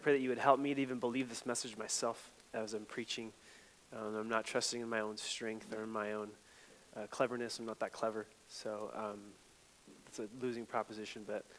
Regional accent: Puerto Rico; I'm Puerto Rican. I was born in Puerto Rico, which means that we're all Catholic, pretty much, about 99.9% of us. So I grew up going to Mass every Sunday.

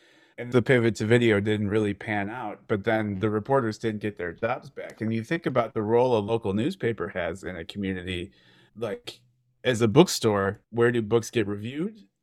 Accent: Cleveland, Ohio, United States; moved away as an adult; now in Lawrence, United States; I grew up in Cleveland, Ohio, but I moved to Lawrence, Kansas to get an MFA in poetry at the University of Kansas.

